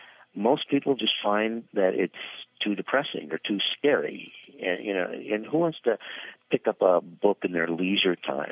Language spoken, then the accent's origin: English; Minnesota, United States; When I was a kid, I grew up outside of Minneapolis, what today we elegantly term as a wetland. We called it the swamp.